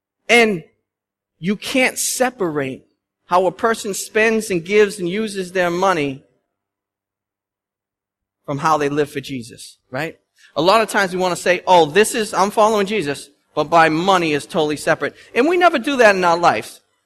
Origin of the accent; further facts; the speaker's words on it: Boston, Massachusetts, United States; We're Bostonians. We're from Massachusetts, from New England.